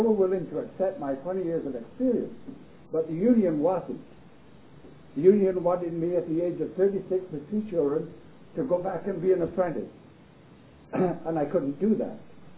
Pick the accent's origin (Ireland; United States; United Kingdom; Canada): United Kingdom; England; moved away; I came from England in 57 and went right to Sudbury.